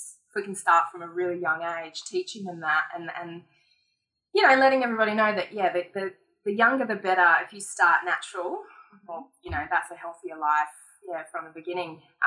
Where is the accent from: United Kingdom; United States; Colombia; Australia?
Australia; Byron Bay, New South Wales; I grew up in Byron Bay